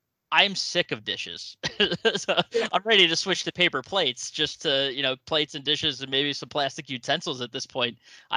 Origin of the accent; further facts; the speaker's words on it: Philadelphia, Pennsylvania, United States; So I'm from Philadelphia.